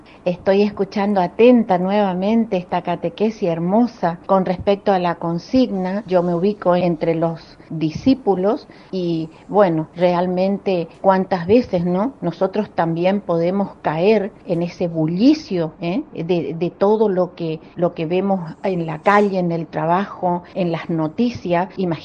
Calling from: Corrientes, Argentina; de Corriente

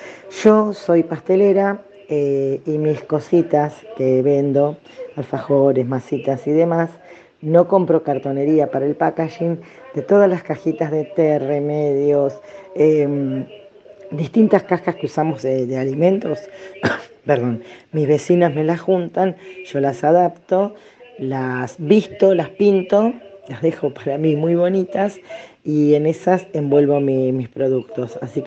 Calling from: Tres Arroyos, Buenos Aires Province, Argentina; de Tres Arroyos. Es la primera vez que me comunico con ustedes

